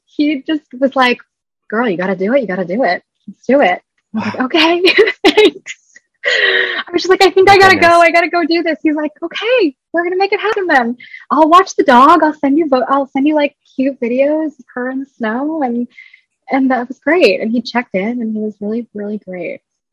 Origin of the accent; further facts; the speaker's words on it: Oak Park, Illinois, United States; oh, I grew up in Chicago. I'm from Oak Park.